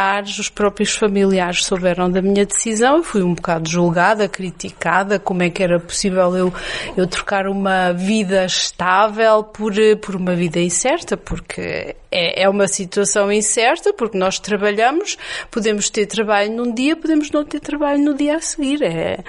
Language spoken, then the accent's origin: Portuguese; Germany; now in Portugal; Obviamente que eu cresci na Alemanha, vim para cá em 1984.